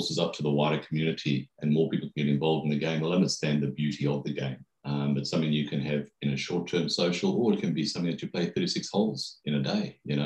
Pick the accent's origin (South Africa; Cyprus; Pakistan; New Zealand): South Africa; Growing up in South Africa, we had a fantastic junior arrangement over there